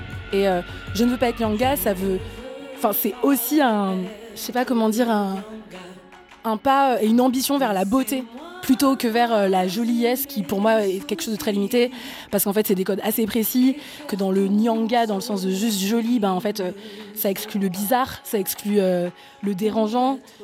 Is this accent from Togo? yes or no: no; Cameroon; accent: French; Quand je suis ici, on se doute pas forcément que j'ai pas grandi ici. Mais voilà, dans mon cas, c'est vrai que c'est mon pays. Là, maintenant, quand je rentre au Cameroun, je dis que je rentre chez moi.